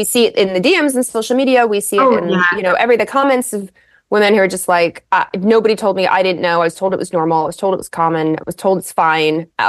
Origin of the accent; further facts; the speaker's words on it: Lexington, Kentucky, United States; So I was raised in Lexington, Kentucky